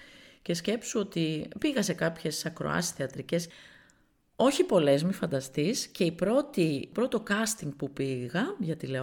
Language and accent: Greek; Thessaloniki, Central Macedonia, Greece; now in Athens, Greece; Δηλαδή όταν έφυγα από τη Θεσσαλονίκη να πάω στην Αθήνα να γίνω ηθοποιός, άκουσα και διάφορα